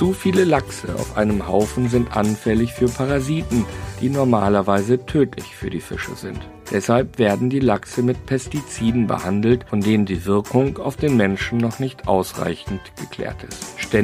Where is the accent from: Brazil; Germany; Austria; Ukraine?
Germany; Bielefeld, North Rhine-Westphalia; Nee, ich komme aus Bielefeld. Ich komme von ganz unten.